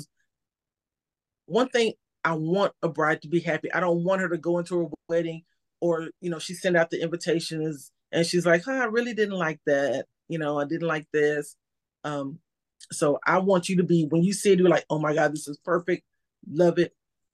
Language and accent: English; Texas, United States; now in Georgia, United States; You know, I'm from Texas. So I live in Georgia, but I'm from Texas. So, you know, I'm deep in the heart of all eyes on Texas.